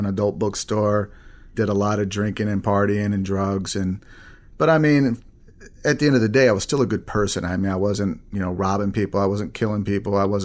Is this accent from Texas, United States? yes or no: yes; Texas, United States; also born or lived in Arizona / Wisconsin; No, actually, I spent most of my life in Texas. I was born in Arizona, lived in Texas most of my life, and I moved to Illinois to try to, well, actually, I moved to Wisconsin first with my grandparents